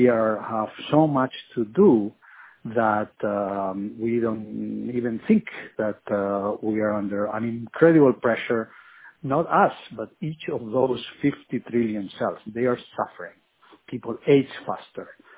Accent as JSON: {"language": "English", "country": "Spain", "also_born_or_lived": "Germany", "said": "I'm originally from Spain. I spent many years also in Germany."}